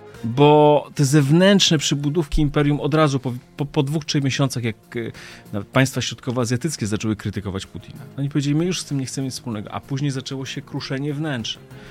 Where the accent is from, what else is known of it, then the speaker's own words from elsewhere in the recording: Belarus; że my nie jesteśmy po prostu Ruscy, tylko że jesteśmy Białorusinami